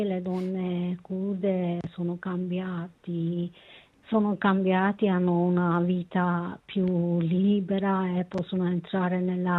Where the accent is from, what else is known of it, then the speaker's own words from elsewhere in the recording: Turkey; Italian is a second language; now in Italy; Prima di tutto io sono una donna, poi una giornalista curda. Io sono nata in Kurdistan, sono cresciuta lì. La mia vita, la mia esperienza è tutta andata in Kurdistan.